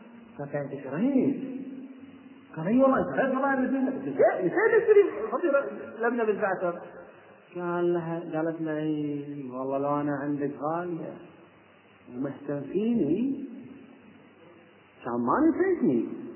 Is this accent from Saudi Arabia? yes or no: no; Kuwait; هذه قصه طلاق عندنا في الكويت